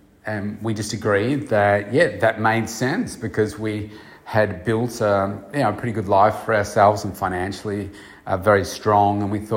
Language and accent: English; Bendigo, Victoria, Australia; moved away as an adult; now in Melbourne, Australia; my original plan in leaving my hometown of Bendigo and coming to Melbourne way back in the start of 1990, that's when it was my first year. I graduated in 89.